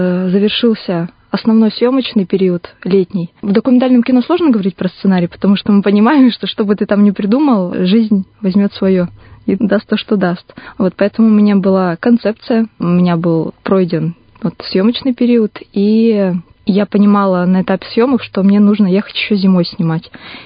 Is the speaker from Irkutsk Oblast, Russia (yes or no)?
yes; Vikhorevka, Irkutsk Oblast, Russia; now in Irkutsk, Russia; Мне 25 лет. Я из Иркутской области, из Братского района города Вихоревки. В Иркутск я приехала 7 лет назад.